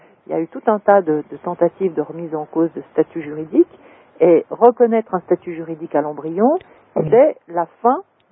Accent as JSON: {"language": "French", "region": "Bourgogne-Franche-Comté", "country": "France", "said": "moi je suis originaire du Jura"}